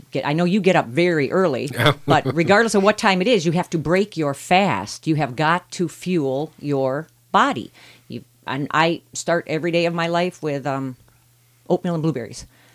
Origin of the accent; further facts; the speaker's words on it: Hawaii, United States; I grew up in Hawaii. I saw my brother kill his first boar.